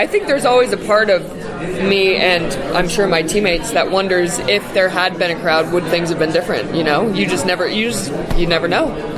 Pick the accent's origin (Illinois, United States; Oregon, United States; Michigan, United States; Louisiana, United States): Illinois, United States; Naperville; born there; I was born in Naperville.